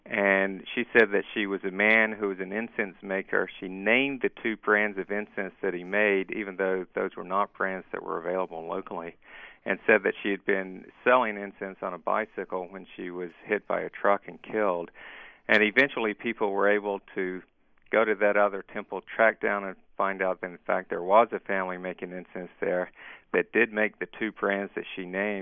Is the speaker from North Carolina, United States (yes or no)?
yes; North Carolina, United States; I grew up actually in North Carolina, going to Southern Baptist Church, and never really had given reincarnation a thought until when I got married.